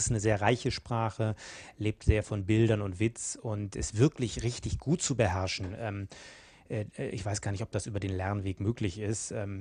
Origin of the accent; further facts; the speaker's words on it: Berlin, Germany; ich komme aus dem Berliner Raum, aus Berlin genauer gesagt